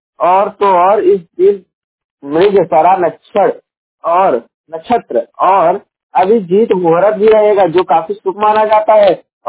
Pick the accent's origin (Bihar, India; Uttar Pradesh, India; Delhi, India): Uttar Pradesh, India; मैं उत्तर प्रदेश के जौनपुर जिले का निवासी हूँ